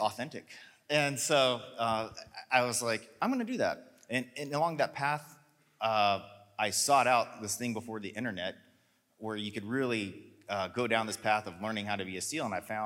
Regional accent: Colorado Springs, Colorado, United States; also born or lived in Georgia; I grew up in Georgia. My family moved out to Colorado for a business venture, and I found Colorado Springs. I grew up there.

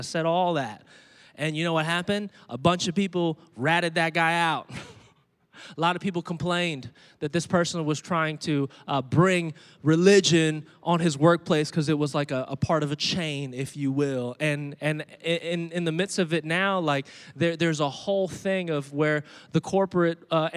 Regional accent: Virginia Beach, Virginia, United States; One of the places we used to meet, I'm from Virginia Beach. We used to meet at Oceana.

